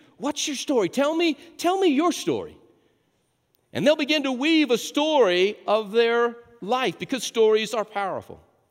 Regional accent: New Mexico, United States; now in Texas, United States; I was born and raised there, but thank God I'm a Christian by new birth and I'm a Texan by the grace of God. Hallelujah, right? New Mexico, by and large, is a hand-me-out state.

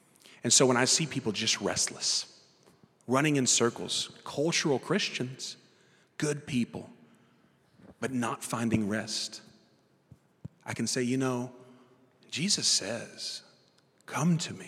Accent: Weatherford, Texas, United States; And so where I'm from Weatherford. I was born and raised in Weatherford.

